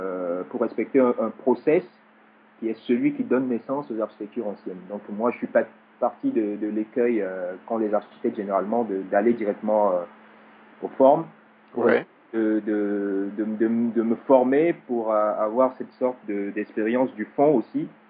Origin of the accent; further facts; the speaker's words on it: Togo; je suis togolais.